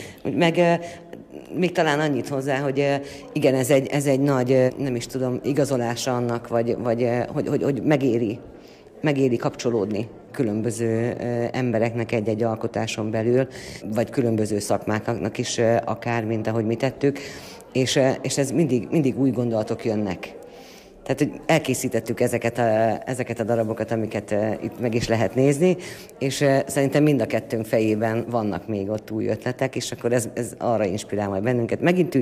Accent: Kisújszállás, Jász-Nagykun-Szolnok, Hungary; Hát a fazekas motívumkincs az teljes egészében a Közép-Tisza vidék. Onnan jövünk, Kisújszállásról jövünk, ott élünk mind a ketten.

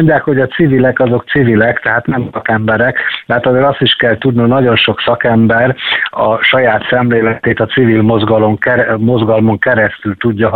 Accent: Balatonszemes, Somogy, Hungary; now in Szeged, Hungary; Én ugye Balaton Szemesen nőttem föl

